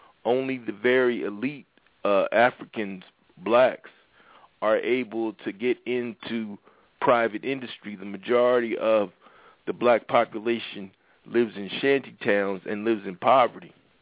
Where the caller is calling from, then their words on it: Philadelphia, Pennsylvania, United States; Yeah, I just want to make a comment. I'm calling from Philadelphia.